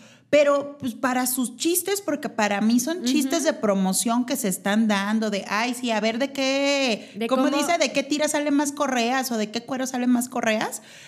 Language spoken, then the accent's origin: Spanish; Mexico; Pues a final de cuentas somos mexicanos